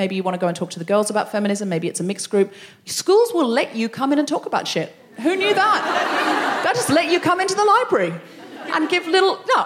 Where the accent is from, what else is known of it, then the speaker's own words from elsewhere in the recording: Australia; I was from Australia